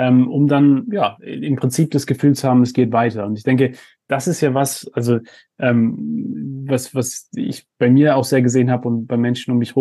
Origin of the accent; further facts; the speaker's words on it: Germany; ich meine, ich bin auch in Deutschland aufgewachsen, wo man ja in der Schule eingebläut kriegt, hey, mach mal einen Plan.